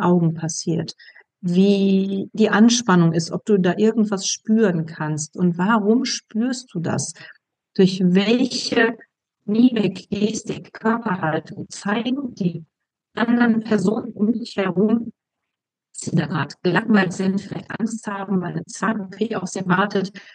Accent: North Rhine-Westphalia, Germany; ich komme aus dem Ruhrpott und die meisten reden da und sagen, ne, das ist doch super, ne?

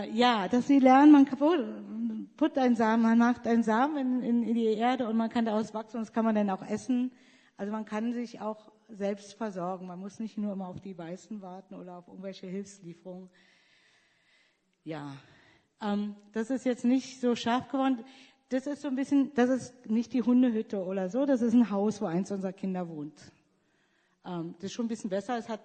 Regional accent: Germany; moved away; Ich bin eigentlich keine richtige Deutsche mehr.

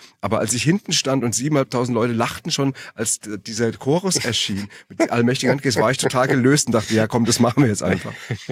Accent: Frankfurt, Hesse, Germany

